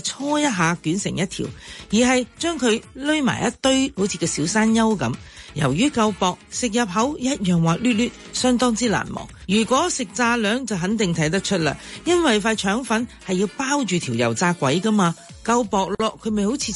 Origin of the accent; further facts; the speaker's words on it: Shek Tong Tsui, Hong Kong Island, Hong Kong; 我在石塘咀长大，童年、少年、青年岁月全部回忆都在那里的。